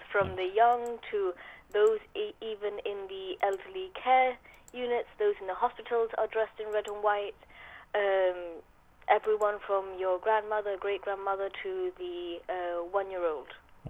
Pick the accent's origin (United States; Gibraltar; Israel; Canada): Gibraltar; it is a day that we celebrate being Gibraltarian and being British.